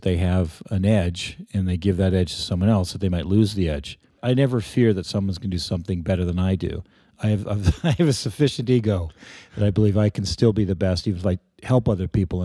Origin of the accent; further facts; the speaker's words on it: Montreal, Quebec, Canada; also born or lived in Vancouver; No, we lived in Vancouver from, I was born in 61. And we moved the centennial year, we moved to Montreal when the big 100-year anniversary